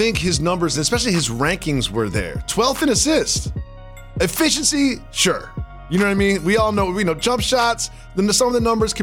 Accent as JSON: {"language": "English", "town": "Los Angeles", "region": "California", "country": "United States", "tie": "born or raised there", "said": "I went to UCLA. I grew up in Los Angeles."}